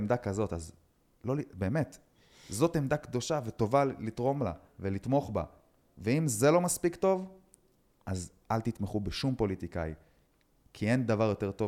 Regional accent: Netanya, Central District, Israel; אני גדלתי בנתניה

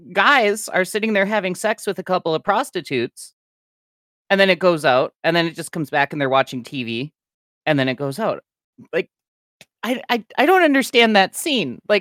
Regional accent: Midwest, United States; It's hard for me to say whether it's a Midwest thing or not, considering I'm a Midwesterner.

